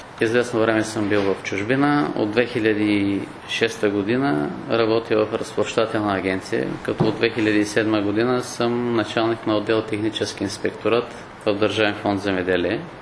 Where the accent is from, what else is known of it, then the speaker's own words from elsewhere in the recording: Northern Bulgaria, Bulgaria; now in Haskovo, Bulgaria; На 40 години съм приблизително. Женен съм с две деца, живея в Хасково. Израснал съм в Северна България. Средното образование съм завършил в Севлеево, в техникум по строителство.